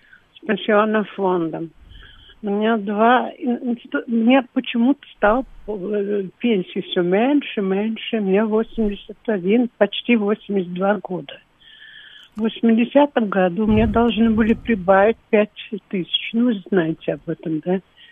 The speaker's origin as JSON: {"language": "Russian", "region": "Moscow", "country": "Russia", "said": "Да, я москвичка."}